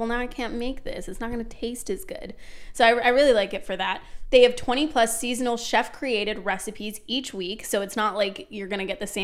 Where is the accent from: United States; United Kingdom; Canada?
Canada; Toronto, Ontario; You know, I came from Toronto.